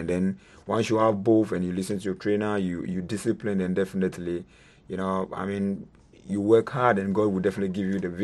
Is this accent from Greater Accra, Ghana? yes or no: yes; Accra, Greater Accra, Ghana; I fight for Ghana. I fight for my people because I grew up in Bukom, you know, the area, and I've got the passion.